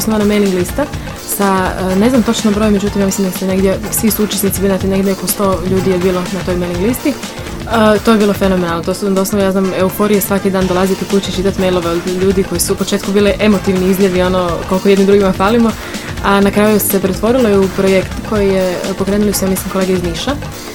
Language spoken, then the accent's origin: Bosnian; Sarajevo, Federation of Bosnia and Herzegovina, Bosnia & Herzegovina; dolazim iz Sarajeva gdje studiram psihologiju.